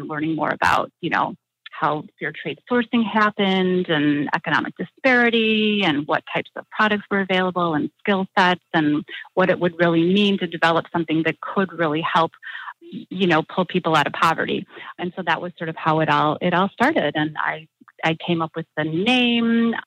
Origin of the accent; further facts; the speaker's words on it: Chicago, Illinois, United States; I don't know if there's like one specific moment growing up, but I'm from the Midwest. I grew up in the Chicago area and was always very curious as a child.